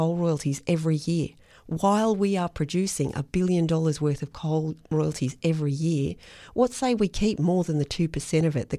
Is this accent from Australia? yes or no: yes; Muswellbrook, New South Wales, Australia; Well, Andrew, I'm from Muswellbrook, actually. I was born and raised in Muswellbrook. I'm a fifth generation Upper Hunter local. I'm a farmer. I'm a mum of two girls, and my husband and I have a farm at Aberdeen and a bit of grazing country up at Stewartsbrook.